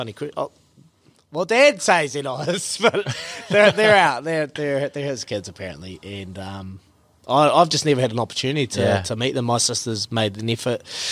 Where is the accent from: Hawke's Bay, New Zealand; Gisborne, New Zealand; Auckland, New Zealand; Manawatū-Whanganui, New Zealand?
Manawatū-Whanganui, New Zealand; Marton; born there; I grew up in I was actually born in Martin. Martin's by Whanganui there, and I've never been back.